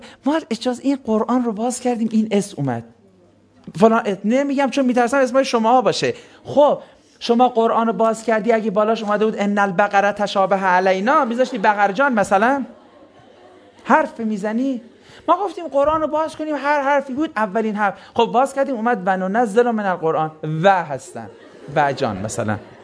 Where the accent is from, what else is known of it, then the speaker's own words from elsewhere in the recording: Iran; نه ما ایرانی هستیم، اشکال نده